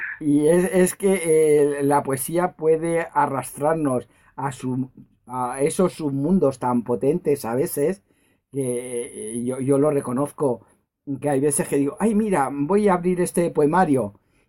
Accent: Aranjuez, Community of Madrid, Spain; soy de un sitio que indiscutiblemente nos arrastra la poesía. Yo soy de Aranjuez.

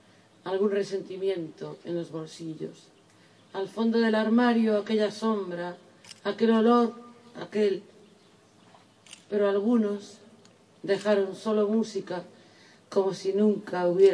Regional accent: Galicia, Spain; accent: Galician; Mi acento me delata como gallega

